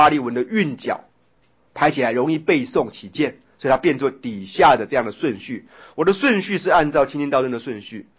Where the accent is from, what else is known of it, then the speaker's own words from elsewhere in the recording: China; 我想我们中国人最重视这个部位了哈